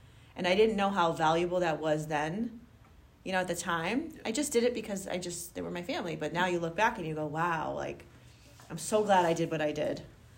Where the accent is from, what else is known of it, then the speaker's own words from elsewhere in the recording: Hartford, Connecticut, United States; born there; I was born in Hartford, but my family, I could show you my ancestry DNA, came from Italy and other places.